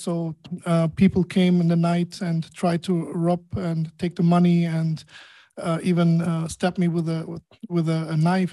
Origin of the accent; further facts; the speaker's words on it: Germany; moved away as an adult; now in Dubai, United Arab Emirates; I was born and raised in Germany. So now I'm living since 10 years in Dubai. So I moved 10 years ago from Germany, from a small city to a big and very fast growing, I think the fastest growing city in the world.